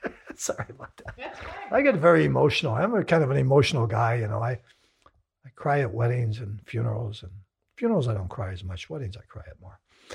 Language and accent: English; the South, United States; that was part of the ritual of growing up in the South.